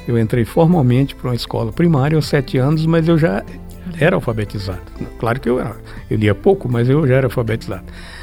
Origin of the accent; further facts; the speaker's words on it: Crateús, Ceará, Brazil; also born or lived in Nova Russas; eu vivi em Crateús praticamente a minha infância e adolescência, que eu saí de Nova Russas muito pequeno, com menos de 5 anos.